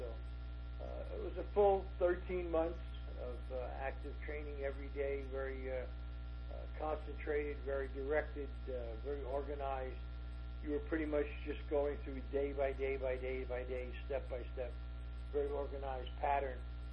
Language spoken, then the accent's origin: English; Long Island, New York, United States; Well, you know, I grew up in Long Island. Republic Aviation was there